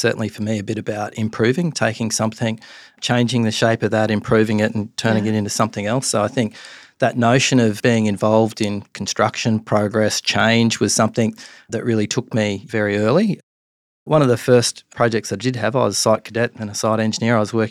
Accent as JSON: {"language": "English", "town": "Gladstone", "region": "Queensland", "country": "Australia", "tie": "born or raised there", "said": "Born and raised in Gladstone in central Queensland, certainly at that time, anywhere, you know, north of Gympie was considered regional. Gladstone was definitely regional."}